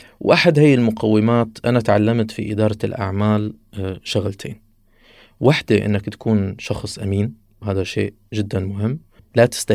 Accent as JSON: {"language": "Arabic", "country": "Syria", "said": "من سوريا، وهذه قصتي."}